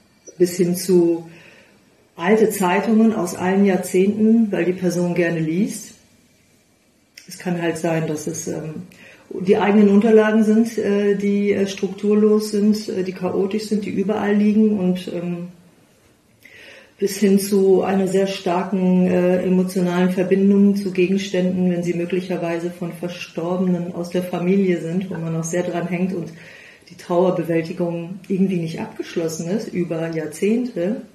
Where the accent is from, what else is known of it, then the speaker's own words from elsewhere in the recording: Düsseldorf, North Rhine-Westphalia, Germany; ich bin Düsseldorferin und werde dieses Jahr 50 Jahre alt